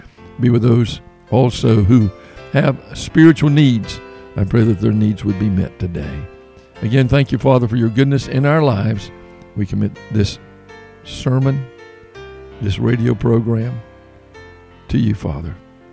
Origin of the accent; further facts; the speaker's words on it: North Carolina, United States; my home camp, the camp where I grew up in North Carolina, Camp Wesley. That's near China Grove, North Carolina